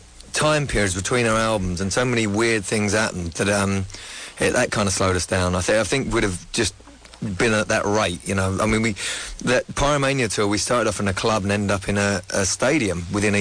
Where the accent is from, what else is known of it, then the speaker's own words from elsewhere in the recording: London, United Kingdom; No, I'm from London.